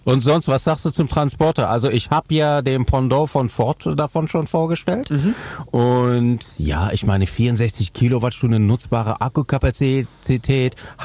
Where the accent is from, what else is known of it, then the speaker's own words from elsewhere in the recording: Cologne, North Rhine-Westphalia, Germany; Vor allen Dingen als Kölner muss ich das jetzt sagen.